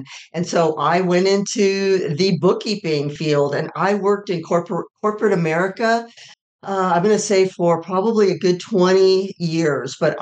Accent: California, United States; So I grew up in Southern California. My mom and dad had transplanted actually from Pennsylvania.

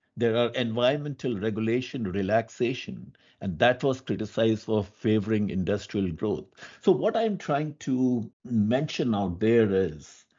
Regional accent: Lucknow, Uttar Pradesh, India; I'm from Lucknow, and in one of my visits, I drove from Lucknow to Delhi on a freeway.

